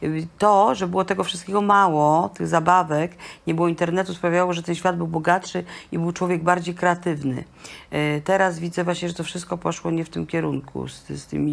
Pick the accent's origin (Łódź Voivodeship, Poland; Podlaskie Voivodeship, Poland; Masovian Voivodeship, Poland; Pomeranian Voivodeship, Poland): Pomeranian Voivodeship, Poland; Ja jestem z Kaszub i to, że jestem z tych Kaszub, sprawiło, to mnie ukształtowało. Im jestem starsza, tym bardziej jestem kaszubska.